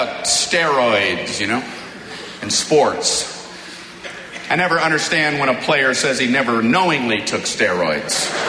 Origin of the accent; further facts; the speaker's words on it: Miami, Florida, United States; So I grew up in Miami, Florida.